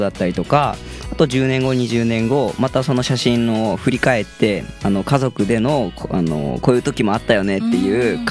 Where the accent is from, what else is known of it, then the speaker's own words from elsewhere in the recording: Hatsukaichi, Hiroshima, Japan; 廿日市は本当に小さな頃から生まれ育った町だからこそ、